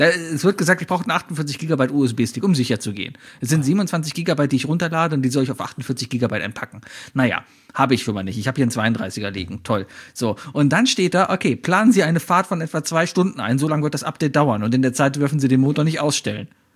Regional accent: Cologne, North Rhine-Westphalia, Germany; Als Kölner ist immer 200 Kilometer, Frankfurt.

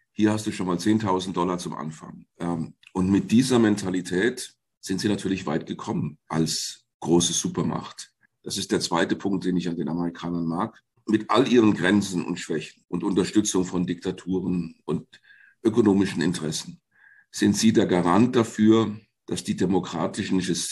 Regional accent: Fulda, Hesse, Germany; zum einen bin ich gebürtiger Fulda und damit im sogenannten Fulda Gap aufgewachsen in meiner Heimatstadt. Damals gab es ungefähr 50.000 Deutsche und rundherum waren etwa 25.000 Amerikaner stationiert

